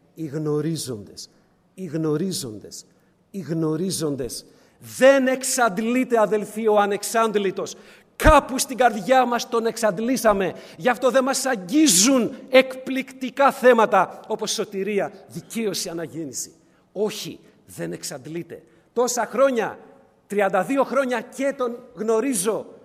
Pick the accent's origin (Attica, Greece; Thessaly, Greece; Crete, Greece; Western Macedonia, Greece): Attica, Greece; Piraeus; και είμαι από τον Πειραιά, γουστάρω να την κάνω.